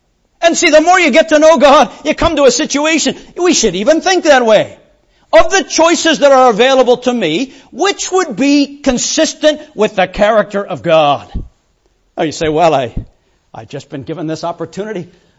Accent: Arizona, United States; Well, I'm from Arizona. I can tell you that there isn't.

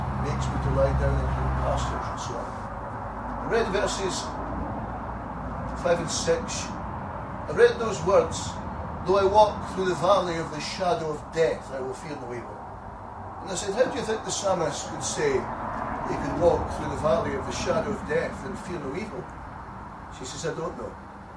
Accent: Scotland, United Kingdom; Yeah, sure. I'm Scottish.

